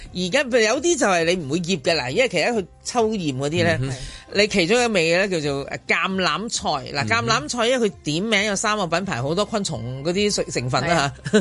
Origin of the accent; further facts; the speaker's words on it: Guangdong, China; 我哋广东人咧因为太多选择，所以反而就唔系经常食。